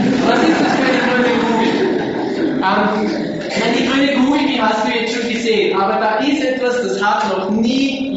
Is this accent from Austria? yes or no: yes; Salzkammergut, Austria; Ich komme aus dem Salzkammergut, aus der Gegend vom Dachstein.